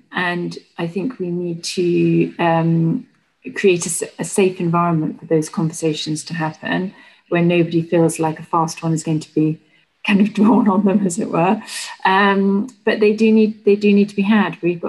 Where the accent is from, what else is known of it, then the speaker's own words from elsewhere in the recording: United Kingdom; You know, we are people who, you know, one of our values as British people, one of your values as Americans is actually to be a place where those in need can come and seek refuge.